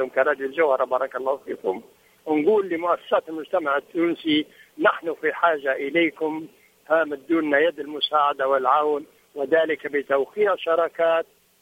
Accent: Libya; احنا كوفد ليبي جينا لزيارة تونس.

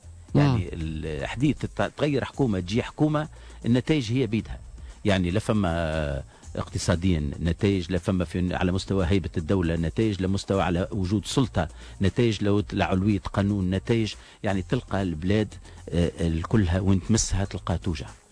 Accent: Tunisia; انا كمواطن تونسي

